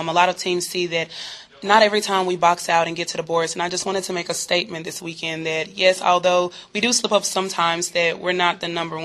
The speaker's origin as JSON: {"language": "English", "country": "Nigeria", "said": "My teammates always attribute it to me being Nigerian and being from Africa"}